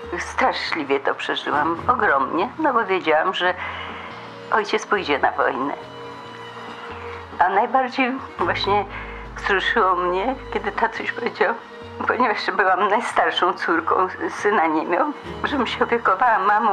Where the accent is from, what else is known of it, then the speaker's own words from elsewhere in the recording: Kraków, Lesser Poland, Poland; born there; Poczęta byłam w Wilnie, tylko się urodziłam w Krakowie.